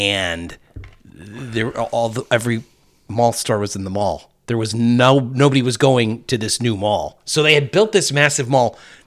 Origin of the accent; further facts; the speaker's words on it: Illinois, United States; So back in my hometown, there was the next suburb over was Orland Park.